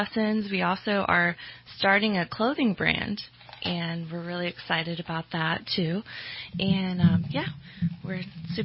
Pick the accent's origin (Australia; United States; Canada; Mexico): United States; Melbourne, Florida; I grew up in Florida, in Melbourne, actually, where, you know, kind of where NASA is, the same county.